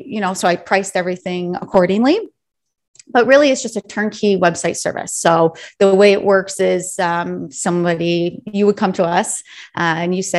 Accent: Michigan, United States; now in Miami, United States; My father was a really well-known graphic artist in the town I grew up in Michigan.

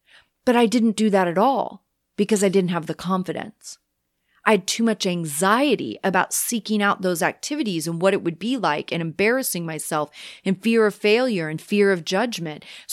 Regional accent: Kansas, United States; because I'm from Kansas that is totally flat. There are no canyons to hike.

